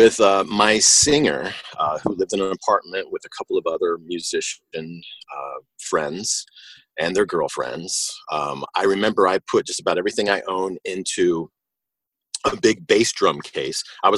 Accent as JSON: {"language": "English", "town": "Atlanta", "region": "Georgia", "country": "United States", "tie": "born or raised there", "said": "I grew up in Atlanta, and I was very blessed to play with a lot of great musicians."}